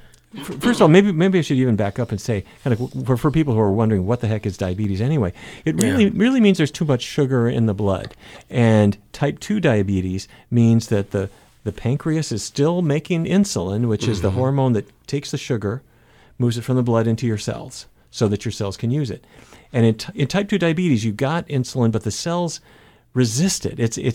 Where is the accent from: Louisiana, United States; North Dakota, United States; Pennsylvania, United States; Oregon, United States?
North Dakota, United States; Fargo; I grew up in Fargo, North Dakota. My dad grew up in a cattle ranch, and his father grew up on a cattle ranch